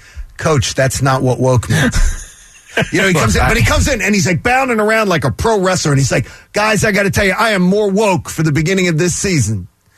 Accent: Pennsylvania, United States; Mom, I grew up on South Malin. How about that?

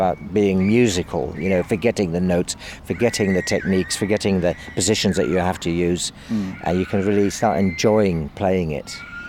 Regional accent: Ealing, London, United Kingdom; born there; I was born in London, Ealing, in fact.

